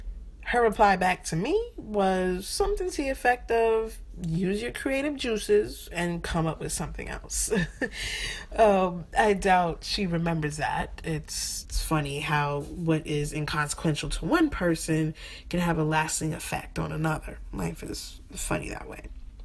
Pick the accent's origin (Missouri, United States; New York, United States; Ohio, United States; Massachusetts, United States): New York, United States; Brooklyn; my individual Haitian American who's more American than Haitian culture, my born and raised in Flatbush, Brooklyn culture, my black woman in America culture